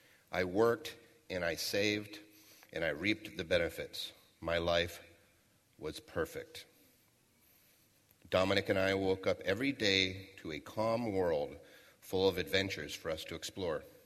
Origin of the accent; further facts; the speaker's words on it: Levittown, New York, United States; I grew up in Levittown, New York, and my mom stayed home to raise three daughters while Dad went to Brooklyn to work.